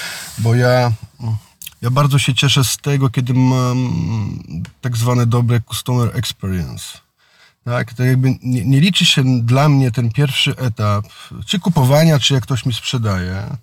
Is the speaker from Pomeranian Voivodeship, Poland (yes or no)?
yes; Pomeranian Voivodeship, Poland; bo to ja jestem spod Gdańska, a samochód odbierałem w Warszawie.